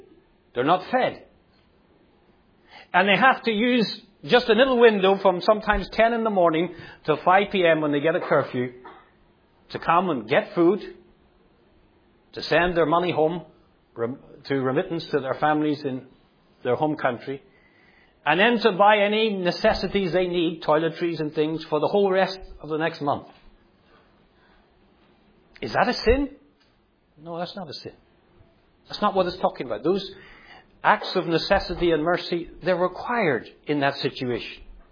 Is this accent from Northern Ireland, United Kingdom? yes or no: yes; Northern Ireland, United Kingdom; As I said earlier, I grew up in Northern Ireland.